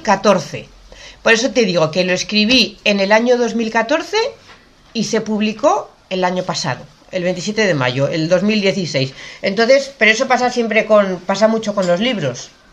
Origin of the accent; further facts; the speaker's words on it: Logroño, La Rioja, Spain; now in Madrid, Spain; yo soy riojana, yo soy de Logroño, pero ahora llevo 3 años viviendo en Madrid.